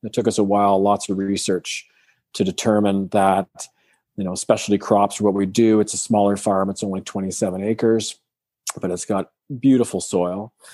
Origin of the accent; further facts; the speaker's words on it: Sault Ste. Marie, Ontario, Canada; also born or lived in Denver; And I'm from Sault Ste. Marie, Ontario, proudly, and went to Queen's University and lived in Denver, Colorado for 10 years and out west in Canada for a couple of years, and then wound up back in Southern Ontario.